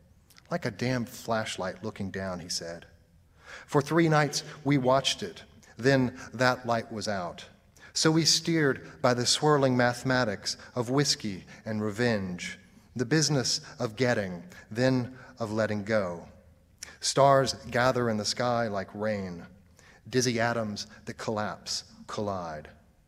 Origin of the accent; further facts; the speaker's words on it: Murfreesboro, Tennessee, United States; Yeah, I grew up in Tennessee mostly, outside of Nashville, in a little town called Murfreesboro, and I'm happy to be back in a place where I can say, you all know what the phrase good people means.